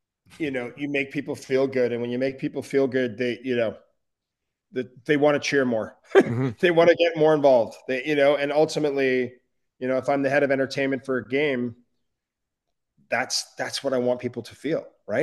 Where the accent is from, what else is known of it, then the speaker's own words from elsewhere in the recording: Canada; as a Canadian